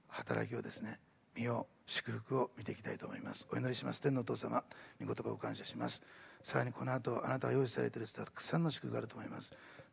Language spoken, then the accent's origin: Japanese; Osaka, Japan; 私だって大阪っていうふるさとじゃなくて天国を持っていた